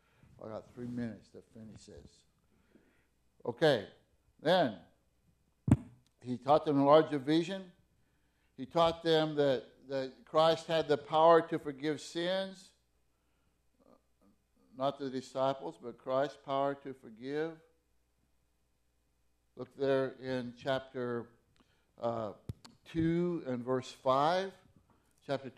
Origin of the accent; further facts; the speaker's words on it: Fossil, Oregon, United States; I grew up in Fossil, Oregon. Miguel says, somebody that worked says it, Podunk, Oregon. And from 1 year old to 18, it was the center of the universe.